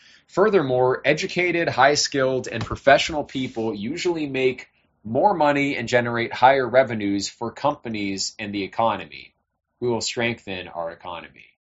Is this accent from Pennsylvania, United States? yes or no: no; California, United States; I'm from California.